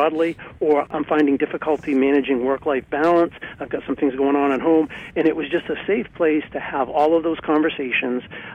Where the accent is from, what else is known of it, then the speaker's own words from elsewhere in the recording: Maine, United States; born there; I was born in Maine, I lived in Maine, and they'll probably bury me here.